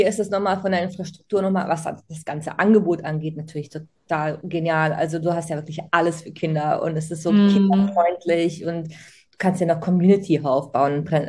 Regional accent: Split-Dalmatia County, Croatia; aus Split. Split ist eine Stadt und ich komme aus der Nähe von Split, aus dem Dorf.

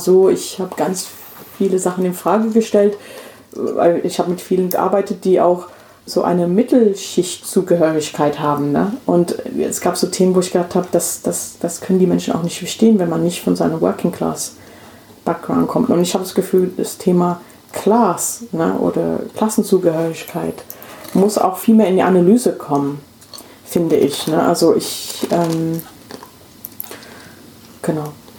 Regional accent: England, United Kingdom; ich bin in England aufgewachsen, ja, und ich war wirklich in einer working class Viertel und also da habe ich gelebt und gewohnt

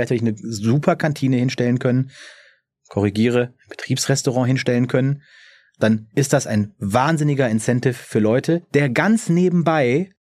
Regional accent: Monschau, North Rhine-Westphalia, Germany; Ich komme aus der Nordeifel, wunderschönen Monschau. Das ist so eine riesengroße Fläche, wo kaum Menschen wohnen.

